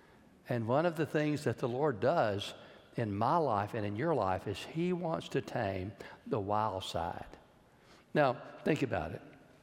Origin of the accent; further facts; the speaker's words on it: Georgetown, Texas, United States; when I was a kid, growing up in Georgetown, Texas, we used to do strange things for entertainment.